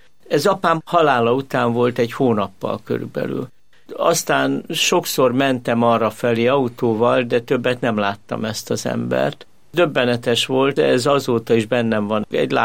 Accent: Budapest, Hungary; Óbuda peremén nőttem fel, a szüleim értelmiségiek voltak

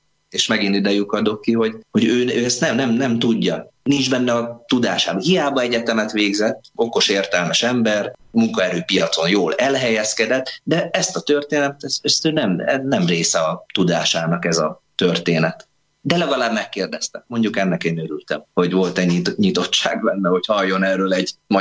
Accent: Budapest, Hungary; Tehát én budapestiként, Bukarestben is jártam

